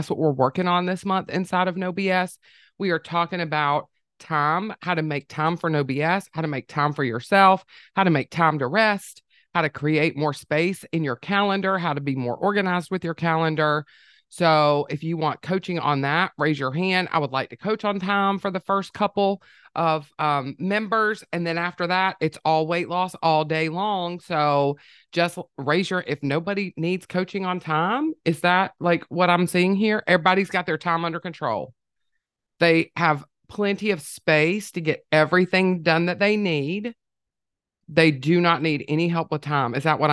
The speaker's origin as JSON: {"language": "English", "town": "Rock Hill", "region": "South Carolina", "country": "United States", "said": "Laura, I'm from Rock Hill, South Carolina."}